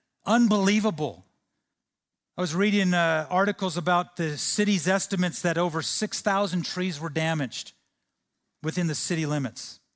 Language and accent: English; California, United States; You see, I grew up in Central California. And in Central California, there are some giant oak trees.